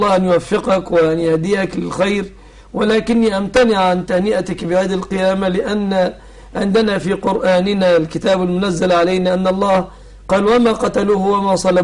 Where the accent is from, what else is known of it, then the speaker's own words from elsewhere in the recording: Egypt; أن يحفظ بلادنا مصر